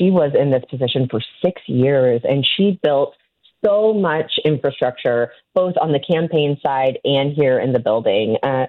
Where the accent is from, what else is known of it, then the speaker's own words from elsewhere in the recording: Kansas, United States; now in Missouri, United States; And I grew up in Kansas, and I represent a district in Kansas City.